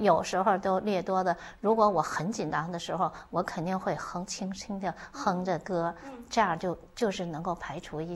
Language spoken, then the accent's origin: Chinese; Tianjin, China; 我是天津人啊。